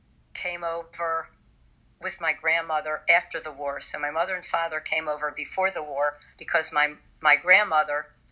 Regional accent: Chicago, Illinois, United States; born there; my uncle sponsored her in Chicago, which is where I was born. I was born in Chicago.

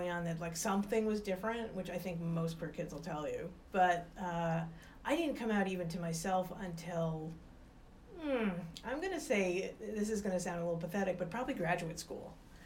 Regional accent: Chillicothe, Ohio, United States; I was born in Ohio, southern Ohio. We lived in a little town called Chillicothe, which was too small to have a hospital, so I was born in Waverly.

